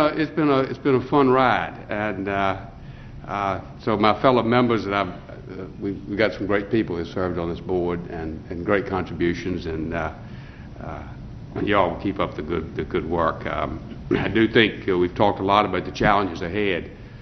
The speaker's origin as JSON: {"language": "English", "town": "Petersburg", "region": "Virginia", "country": "United States", "tie": "born or raised there", "said": "I grew up in Petersburg."}